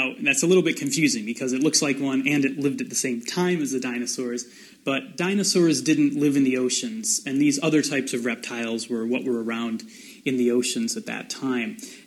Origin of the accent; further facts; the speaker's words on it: Chicago, Illinois, United States; now in Scotland, United Kingdom; You can certainly tell that I don't speak with a nice Scottish brogue. I'm from Chicago, but I'm a Scotsman now.